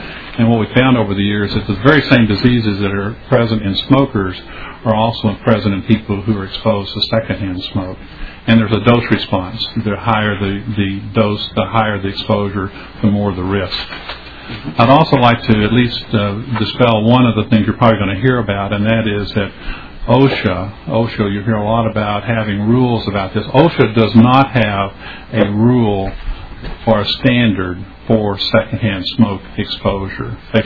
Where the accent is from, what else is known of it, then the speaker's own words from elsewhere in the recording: Rochester, Minnesota, United States; I'm from Rochester, Minnesota.